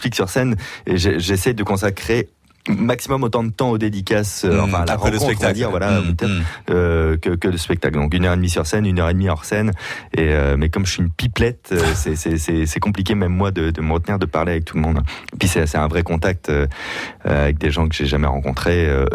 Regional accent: La Rochelle, Nouvelle-Aquitaine, France; born there; Parce que je suis né à La Rochelle.

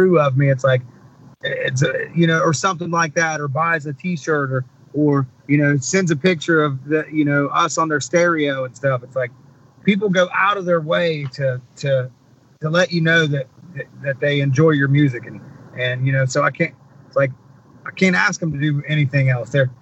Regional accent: West Virginia, United States; I go, nothing. I'm from West Virginia.

